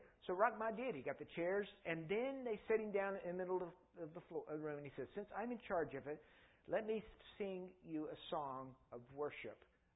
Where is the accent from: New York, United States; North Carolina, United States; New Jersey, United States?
North Carolina, United States; I'm a redneck from North Carolina, a tobacco farmer